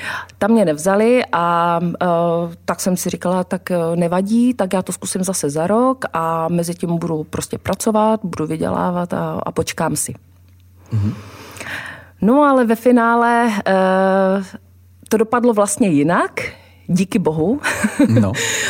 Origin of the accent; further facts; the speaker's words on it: Karviná, Moravian-Silesian Region, Czechia; moved away; až když jsem se odstěhovala z Karviné, tak jsem poznala ty rozdíly, ale když teď koukám zpátky na to město, na to svoje dětství, tak jsem si myslím, že to jako prožila moc hezký dětství